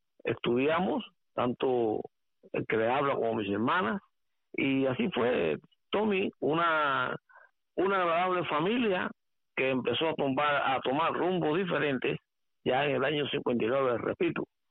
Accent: Santa Clara, Villa Clara, Cuba; born there; Nací en Santa Clara.

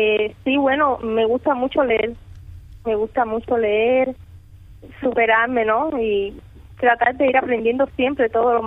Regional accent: San Antonio de los Baños, Artemisa, Cuba; yo soy de San Antonio de los Baños, al igual que mi esposo, vivimos juntos, Misael Aguilar Hernández

